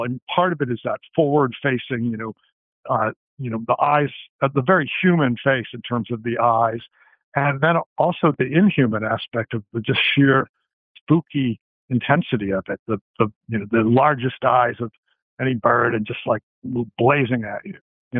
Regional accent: Worcester, Massachusetts, United States; Well, I grew up in Worcester, so by nature, I'm a little skeptical.

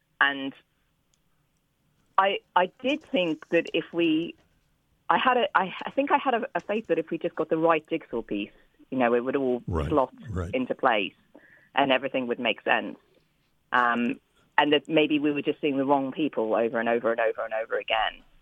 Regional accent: Nottingham, East Midlands, United Kingdom; So I grew up in Nottingham, which everybody knows mostly because of Robin Hood and the Sheriff of Nottingham. But it is what people don't know about it is that it is a city built on sandstone

